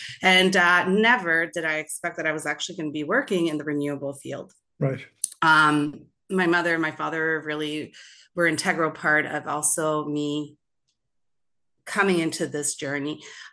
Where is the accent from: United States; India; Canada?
Canada; maintain that really great journey of being Canadian.